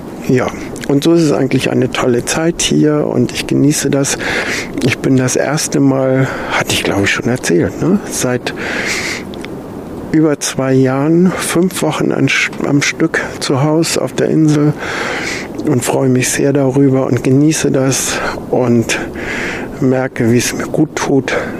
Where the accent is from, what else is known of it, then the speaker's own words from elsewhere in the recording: Schleswig, Schleswig-Holstein, Germany; born there; Ich bin in Schleswig direkt an der Schlei geboren